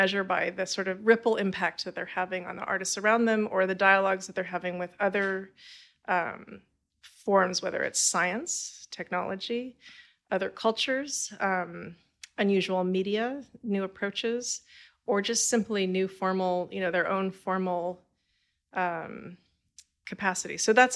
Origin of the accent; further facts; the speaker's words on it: California, United States; now in Providence, United States; I did not. Okay. I'm from California.